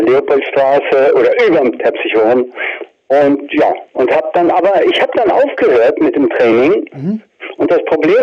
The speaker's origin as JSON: {"language": "German", "country": "Italy", "tie": "born or raised there", "also_born_or_lived": "Austria", "said": "Ich bin in Italien aufgewachsen."}